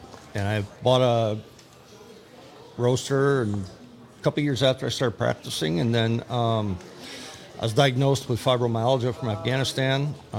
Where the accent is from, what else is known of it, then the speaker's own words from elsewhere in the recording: Appleton, Wisconsin, United States; Appleton.